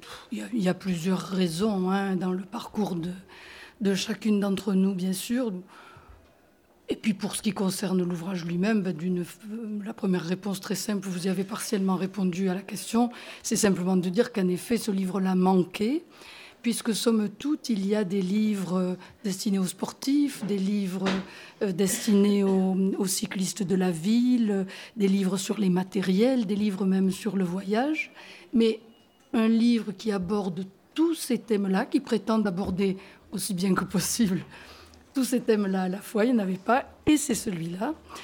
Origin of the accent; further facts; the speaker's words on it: Southern France, France; Comme vous pouvez sans doute l'entendre, je suis originaire du midi de la France. Donc, quand j'étais enfant, j'étais dans un village